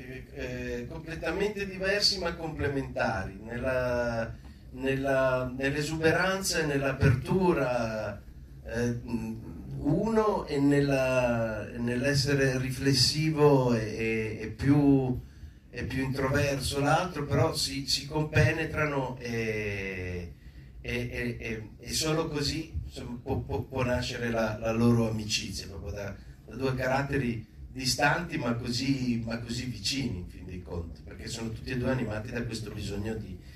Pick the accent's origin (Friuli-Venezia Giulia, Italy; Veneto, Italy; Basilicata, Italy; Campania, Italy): Friuli-Venezia Giulia, Italy; della mia terra, delle mie zone, no? Di essere chiusi, poco inclini all'umorismo, all'ironia, di essere soltanto dei grandi lavoratori. Poi vi informo che a Friuli non si lavora più così tanto, ecco.